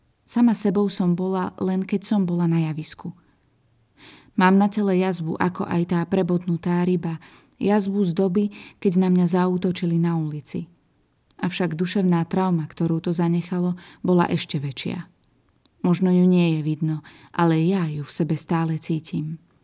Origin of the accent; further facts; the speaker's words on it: Tunisia; Múzeá mám rada, aj keď doma v Tunisku som ich často nenavštevovala.